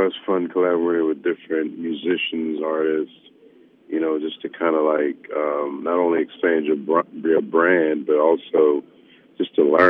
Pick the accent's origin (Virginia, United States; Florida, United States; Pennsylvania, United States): Florida, United States; it's just something that we've always done growing up in South Florida and in high school.